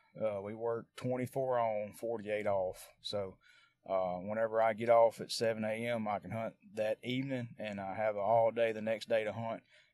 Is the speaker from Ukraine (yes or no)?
no; West Monroe, Louisiana, United States; So I'm 38 years old, and I was born and raised here in West Monroe, Louisiana.